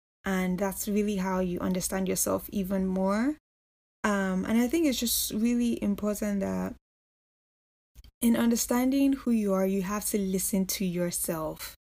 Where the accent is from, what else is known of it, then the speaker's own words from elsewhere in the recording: Nigeria; moved away; So I'm growing up in Nigeria and I'm just like, these are my goals. I didn't feel like I could achieve them in Nigeria. So I always had this mentality or this thinking that I am moving out.